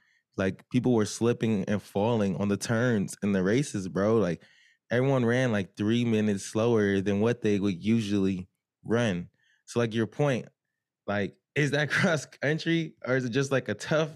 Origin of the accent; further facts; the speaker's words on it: California, United States; I'm from California, bro. I'm from California and I ran the 800 in the mile.